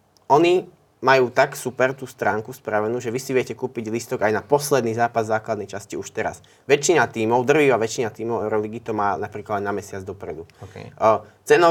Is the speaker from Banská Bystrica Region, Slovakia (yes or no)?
no; Levice, Nitra Region, Slovakia; Ja som z Levice, takže ja verím, že áno.